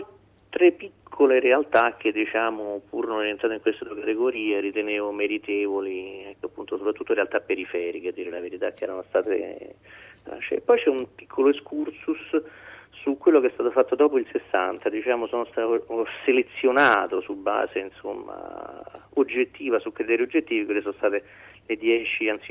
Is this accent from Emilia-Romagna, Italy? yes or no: no; Rome, Lazio, Italy; rispetto alle bellezze artistiche che abbiamo nella nostra città, quindi diciamo è un'opera dedicata scritta da un romano per i romani.